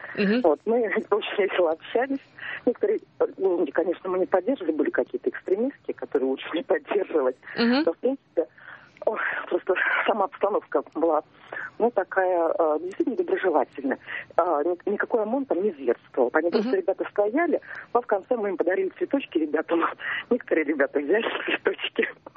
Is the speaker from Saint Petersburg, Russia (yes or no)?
yes; Saint Petersburg, Russia; я из Петербурга.